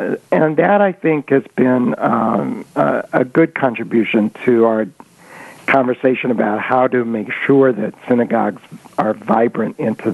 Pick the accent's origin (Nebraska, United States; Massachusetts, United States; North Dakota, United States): Nebraska, United States; Omaha; Hey, I'm from Omaha.